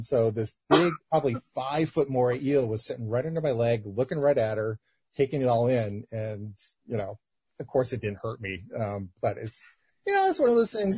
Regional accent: New York, United States; I mean, I grew up in New York without any oceans around, but we had a lake

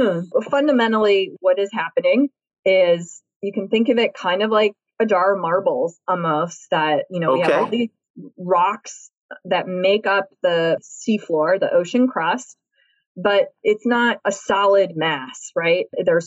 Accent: Midwest, United States; I also grew up in the landlocked Midwest.

